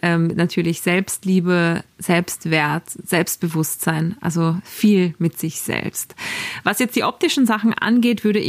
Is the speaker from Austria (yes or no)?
yes; Salzburg, Austria; now in Hamburg, Germany; Mei Moni, es ist so, so nett, eine Stimme aus meiner Heimat zu hören. Ich grüße dich ganz, ganz lieb. Liebste Grüße aus Hamburg ins schöne Salzburg.